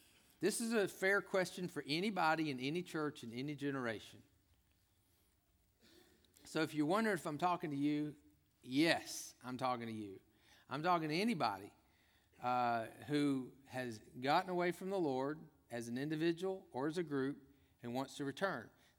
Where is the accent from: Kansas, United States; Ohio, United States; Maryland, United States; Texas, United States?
Texas, United States; Now, most of your southern folks like me, I grew up in Texas.